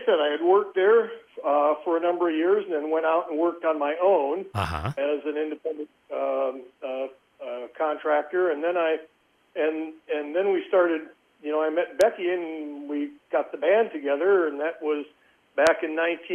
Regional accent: Cedar Rapids, Iowa, United States; I was born and raised in Cedar Rapids, Iowa, and have lived near Cedar Rapids all my life.

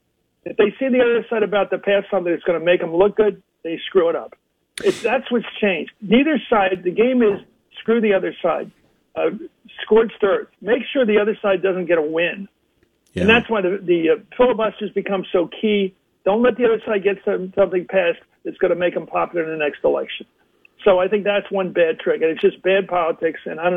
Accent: Philadelphia, Pennsylvania, United States; When I'm growing up in Philadelphia and there was a four-alarm fire, the mayor, the police chief, and the fire chief all were standing there on the curb when the cameras came by 11 o'clock news.

